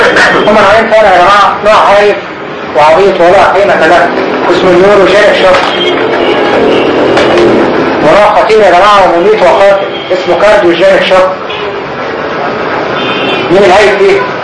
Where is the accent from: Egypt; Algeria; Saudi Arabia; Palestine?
Egypt; مش عندنا في مصر